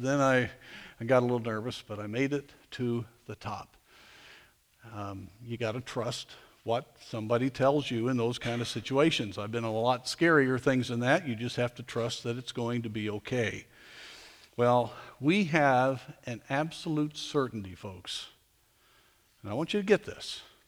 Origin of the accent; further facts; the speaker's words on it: Durango, Colorado, United States; As you know, I grew up in Durango, Colorado